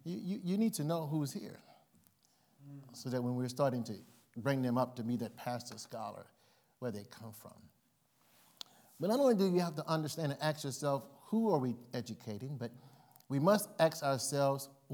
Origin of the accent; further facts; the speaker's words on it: New Iberia, Louisiana, United States; left my little humble town of New Iberia, Louisiana, if you've ever had Tabasco, then you've visited my hometown.